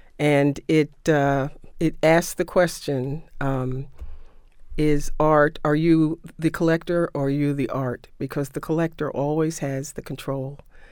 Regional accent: New York City, New York, United States; I grew up in New York City, and she was the kind of mother who would bundle her three little girls and get us on the train and take us into Manhattan

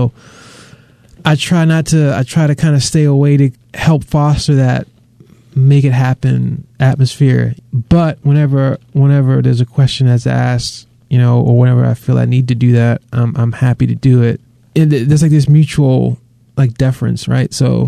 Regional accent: Severna Park, Maryland, United States; No, I'm from Severna Park. I grew up out in, which is right sandwiched between Baltimore and Annapolis.

